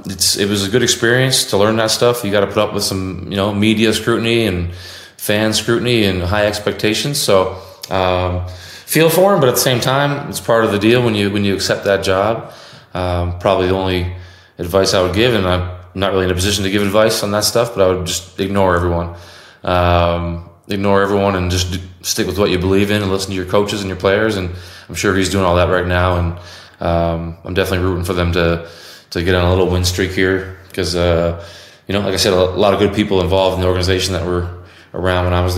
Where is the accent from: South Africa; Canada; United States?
Canada